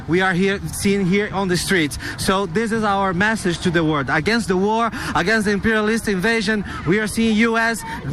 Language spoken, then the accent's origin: English; São Paulo, Brazil; I'm from Brazil, from São Paulo.